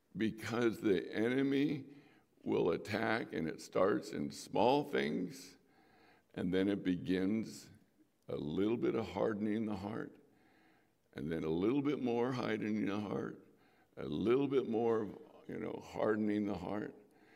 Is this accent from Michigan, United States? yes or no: no; Chula Vista, California, United States; I remember playing, I grew up in Chula Vista, and there was a cul-de-sac that went off right in front of our house